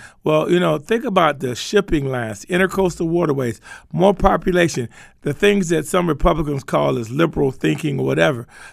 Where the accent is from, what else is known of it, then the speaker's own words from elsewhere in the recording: Pensacola, Florida, United States; I'm from Pensacola, Florida. I worked as a Red Cross station manager before I went to college.